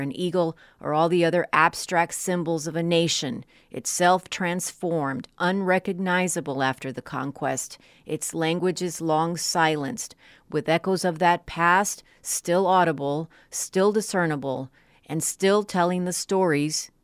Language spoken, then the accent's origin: English; Laredo, Texas, United States; When I was growing up in Laredo, Texas, the expression was used to out a peer perceived as uppity